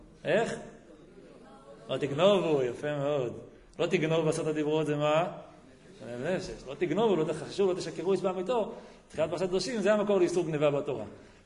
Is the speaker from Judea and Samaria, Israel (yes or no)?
yes; Shiloh, Judea and Samaria, Israel; אני מגיע משילו, לא שוב תורני, כן, ברוך השם